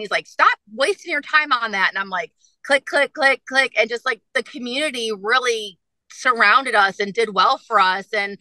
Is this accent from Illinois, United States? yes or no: yes; Chicago, Illinois, United States; At the time, I'm from Chicago. My husband's from Italy.